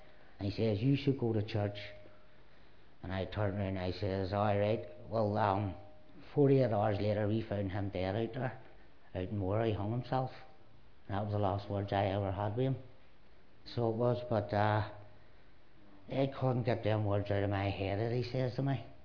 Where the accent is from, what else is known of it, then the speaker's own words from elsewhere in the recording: Belfast, Northern Ireland, United Kingdom; I was born and reared in the Shankill. And growing up in the Shankill, it was a troubles was going on.